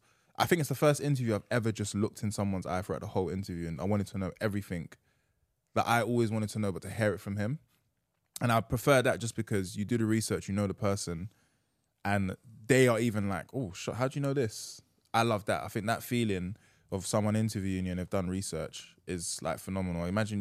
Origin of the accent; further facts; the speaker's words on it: Peckham, London, United Kingdom; Yes, I am. But what area in London am I from?